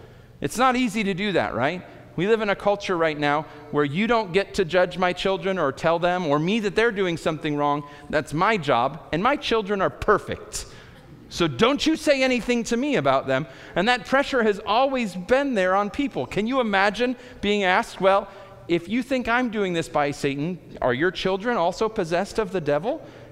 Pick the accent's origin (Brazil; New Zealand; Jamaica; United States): United States; Midwest; I grew up in the Midwest. We also have storms there.